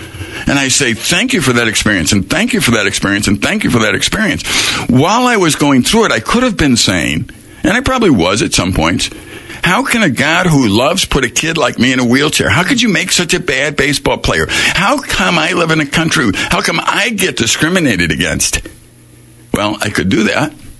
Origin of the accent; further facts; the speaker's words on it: Chicago, Illinois, United States; I grew up in Chicago